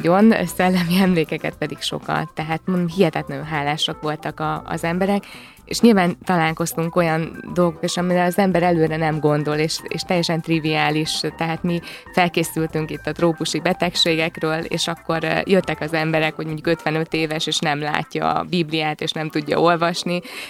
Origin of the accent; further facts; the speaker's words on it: Hungary; born there; mekkora szerencsénk van, hogy ide születtünk, és ilyen lehetőségeink vannak. És bármennyire is sírunk itt Magyarországon